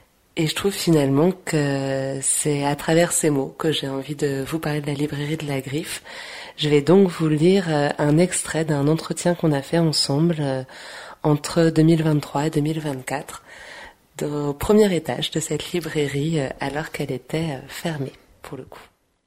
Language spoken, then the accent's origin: French; Lyon, Auvergne-Rhône-Alpes, France; Pour le coup, je viens de Lyon.